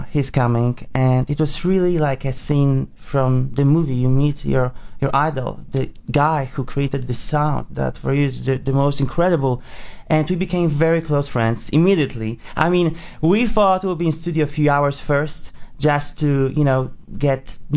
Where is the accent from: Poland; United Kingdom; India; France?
Poland; now in United States; when I came from Poland here, of course, I always knew since childhood that as a Polish person, as international person, as American too